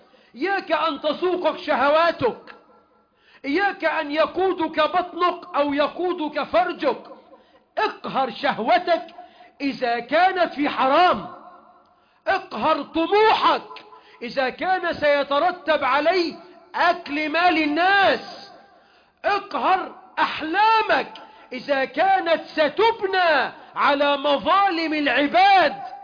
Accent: Egypt; اللهم احفظ بلدنا مصر

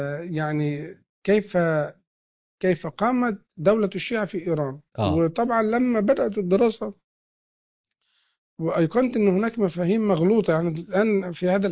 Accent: Egypt; ويكفي احنا كمصريين

